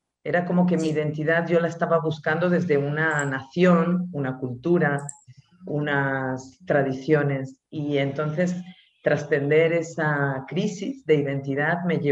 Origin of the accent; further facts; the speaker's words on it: Buenos Aires, Argentina; born there; accent: Spanish; cuando yo llego a Argentina hace 9 años, Tengo acento español, pero nací en Buenos Aires.